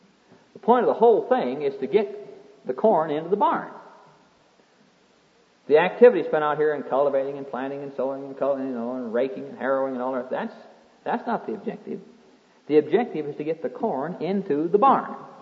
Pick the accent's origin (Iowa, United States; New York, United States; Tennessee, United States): Iowa, United States; I'm from Iowa. And we had a farmer back there.